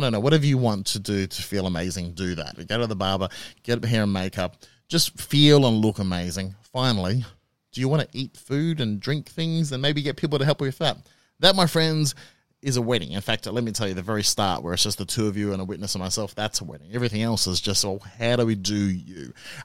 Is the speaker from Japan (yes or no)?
no; Australia; I'm an Australian civil marriage celebrant